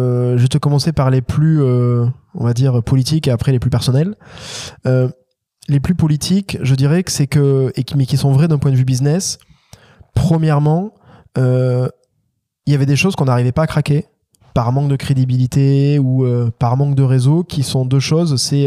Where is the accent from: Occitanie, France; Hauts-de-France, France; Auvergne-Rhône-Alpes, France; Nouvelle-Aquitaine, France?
Occitanie, France; Castelnaudary; Moi, je suis de Castelnaudary, lui, il est de Ponotier, donc on est juste à côté.